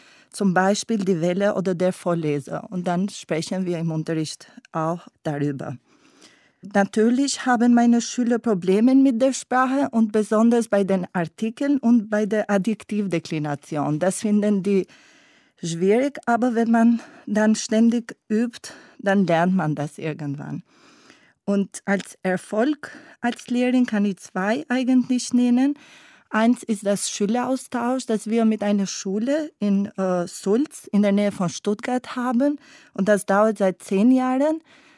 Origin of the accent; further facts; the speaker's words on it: Tirana, Tirana County, Albania; German is a second language; ich komme aus Albanien. Aus Tirana eigentlich, die Hauptstadt von Albanien. Ich bin im 1981 geboren.